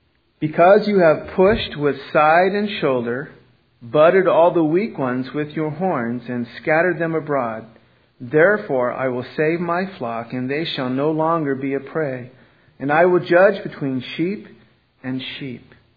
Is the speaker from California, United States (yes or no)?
yes; Los Angeles, California, United States; I'm from Los Angeles.